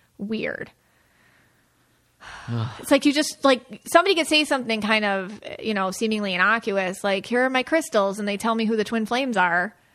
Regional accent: New York, United States; You know, like I grew up near Lilydale.

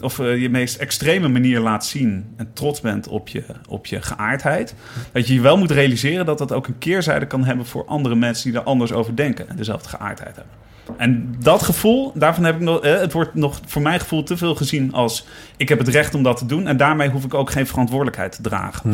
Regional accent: Nijmegen, Gelderland, Netherlands; Nijmegen. Maar in een heel, heel liberaal, vrij gezin.

